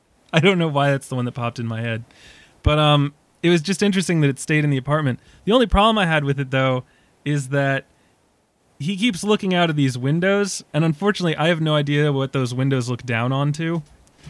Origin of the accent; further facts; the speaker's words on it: New York City, New York, United States; As an Irish New Yorker, I mean, I don't tell anyone shit.